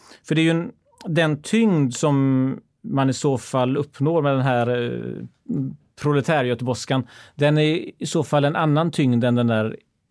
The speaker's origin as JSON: {"language": "Swedish", "town": "Gothenburg", "region": "Västra Götaland County", "country": "Sweden", "said": "för att just för att vi är göteborgare"}